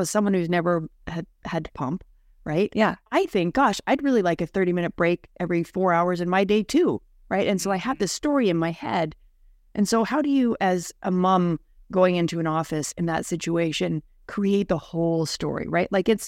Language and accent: English; Canada; now in United States; I I'm an immigrant, so I'm Canadian.